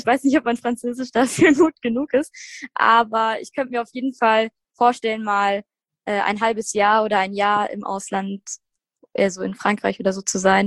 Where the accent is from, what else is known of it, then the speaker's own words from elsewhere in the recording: Bavaria, Germany; ich komme aus der Nähe von München.